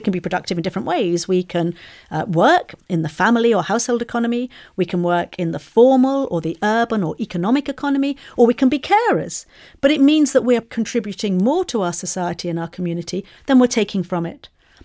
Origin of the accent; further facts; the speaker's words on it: Malaysia; now in Singapore; one of the boys that I went to school with, who lives in my hometown back in Malaysia, he wants to marry me. I didn't want to get married because I love my life in Singapore.